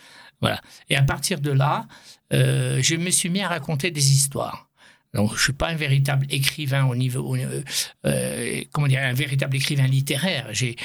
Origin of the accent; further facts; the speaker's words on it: Casablanca, Casablanca-Settat, Morocco; je suis né au Maroc, je suis né à Casablanca, le 4 janvier 1947, avec une très très belle enfance jusqu'à l'âge de 18 ans.